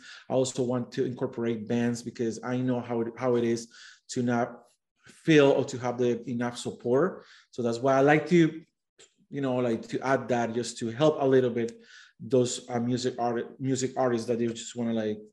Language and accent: English; Colombia; now in London, United Kingdom; I went to school in Colombia. I'm from Colombia, by the way. I've been here in London for the past 18 years, but I went to school in Colombia taking advertising and marketing